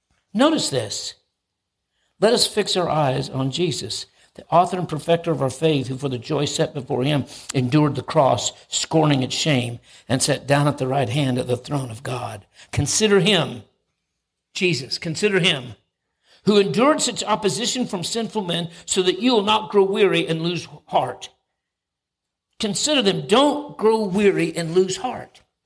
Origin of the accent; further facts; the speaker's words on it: United States; I'm getting ready to return to my hometown for revival in next month. I got a phone call, and they said … we want you to come back. It's not just about missions. We want you to hold a revival for Powell County.